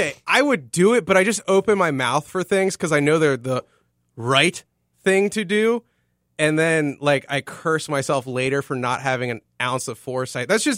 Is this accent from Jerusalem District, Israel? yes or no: no; Haifa, Haifa District, Israel; A little town called Haifa.